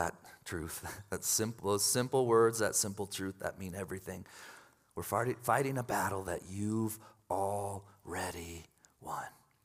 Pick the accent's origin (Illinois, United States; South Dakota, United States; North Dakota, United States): Illinois, United States; this was growing up in the Chicago suburbs in the 90s, so the height of Michael Jordan mania